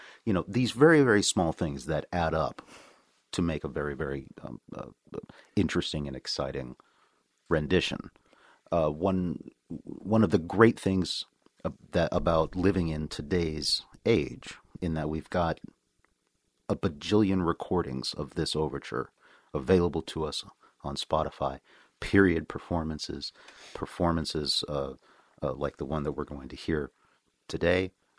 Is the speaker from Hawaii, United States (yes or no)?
no; Maryland, United States; when I was growing up outside of Baltimore, we had three full-time radio stations